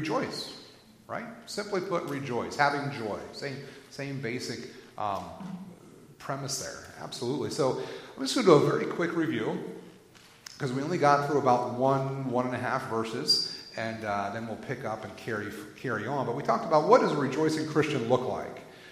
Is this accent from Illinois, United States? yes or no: no; Buffalo, New York, United States; I came from Buffalo, New York. Believe me, they were just as bad.